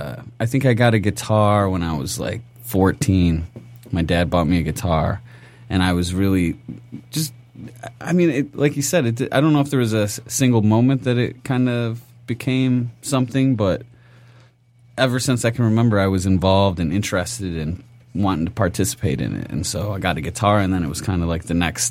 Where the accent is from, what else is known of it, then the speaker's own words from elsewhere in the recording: Plymouth, Michigan, United States; also born or lived in Livonia; I was there till I was 5 years old, and at the ripe old age of five, I moved to Plymouth, which is the town next door.